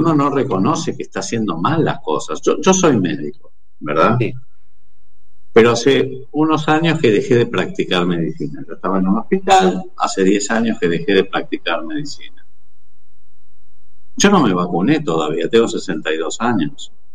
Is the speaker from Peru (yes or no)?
no; Argentina; porque somos argentinos